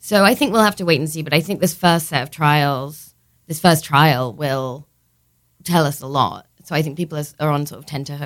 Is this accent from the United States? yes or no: no; United Kingdom; I'm British, as you can hear, put my vote in, my postal vote